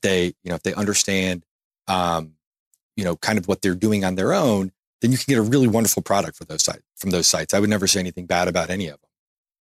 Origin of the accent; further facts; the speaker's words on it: Memphis, Tennessee, United States; And then I left to, at the time, actually start a beer brewery in my hometown of Memphis.